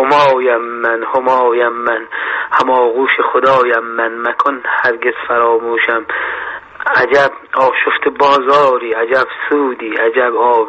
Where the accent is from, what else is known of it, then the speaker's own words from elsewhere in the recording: Iran; به عنوان یک ایرانی که خب در زمینه ادبیات و موسیقی تلاش میکنه،